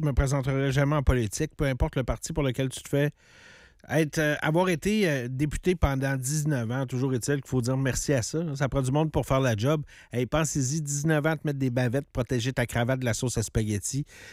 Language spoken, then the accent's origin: French; Quebec, Canada; Je suis de la Chaudière.